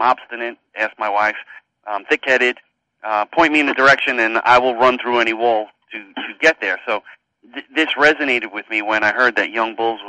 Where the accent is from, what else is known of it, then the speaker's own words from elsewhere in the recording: Long Island, New York, United States; You know, growing up in New York, especially on Long Island, there was two things I learned how to do as an Italian-American growing up on Long Island.